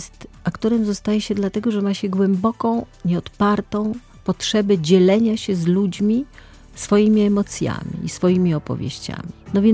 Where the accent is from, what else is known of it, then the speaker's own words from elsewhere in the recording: Kraków, Lesser Poland, Poland; born there; bo ja urodziłam się w Krakowie